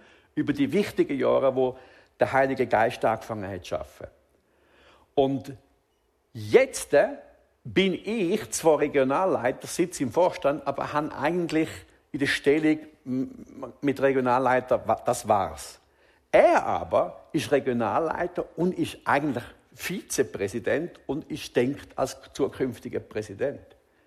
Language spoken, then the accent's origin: German; Switzerland; auch wir als Schweizer können da echt noch etwas lernen.